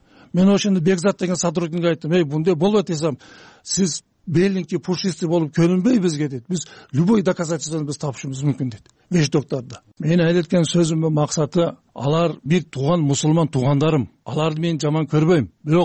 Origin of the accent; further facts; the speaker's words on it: Osh, Osh Region, Kyrgyzstan; Ошто төрөлгөнмүн, ошто чоңойгонмун, ошто окугонмун.